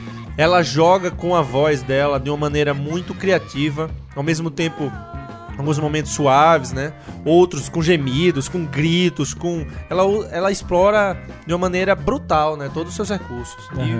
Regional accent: Northeast Region, Brazil; now in South Brazil, Brazil; O coentro, pessoal, nós somos do Nordeste.

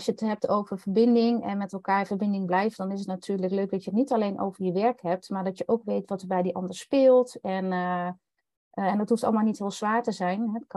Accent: Overijssel, Netherlands; Nou ja, ik kom uit Twente, dat hoor je misschien ook wel.

